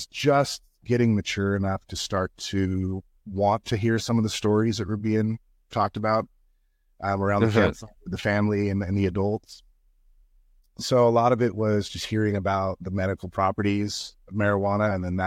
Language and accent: English; California, United States; the cool thing about where we grew up specifically in Mendocino County